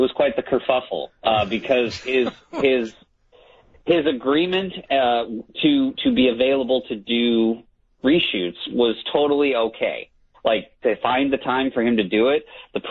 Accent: Peoria, Illinois, United States; now in Champaign, United States; I'm a Peoria boy, but I'm like from Peoria, but I'm actually in Champaign.

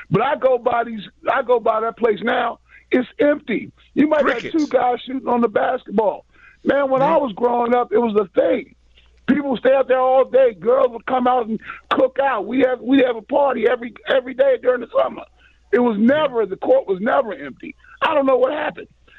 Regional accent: Silver Spring, Maryland, United States; Now, I grew up in Silver Spring, man, and Slide Creek Parkway had the best runs in the DMV.

